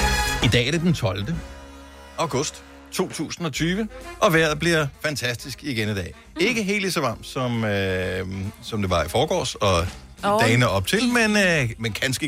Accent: Jutland, Denmark; born there; Født i Jylland.

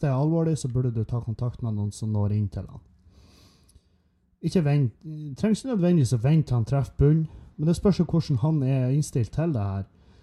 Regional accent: Meløy, Nordland, Norway; Det mange av revyfolkene i Meløy, for eksempel, der jeg kommer ifra

